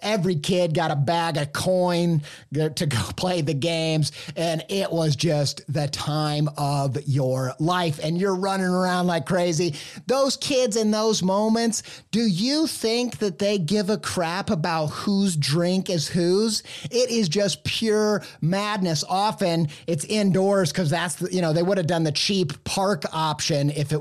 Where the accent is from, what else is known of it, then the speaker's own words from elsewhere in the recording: Midwest, United States; Now, we talk a lot about Chuck E. Cheese on this podcast because I grew up in the Midwest.